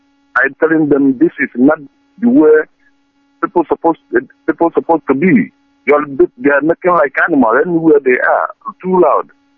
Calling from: Oldenburg, Lower Saxony, Germany; I'm calling from Oldenburg, Germany.

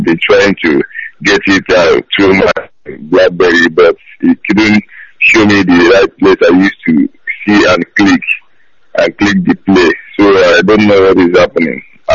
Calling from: Nasarawa, Nigeria; Usually, I'm calling you from Nasarawa State, Nigeria.

